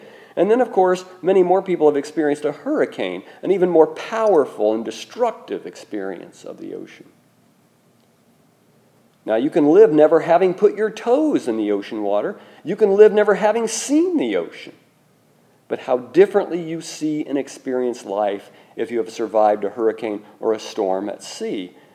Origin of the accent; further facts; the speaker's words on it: Indiana, United States; and remember, I was from Rush County, Indiana, and there's no shoreline in Rush County, Indiana.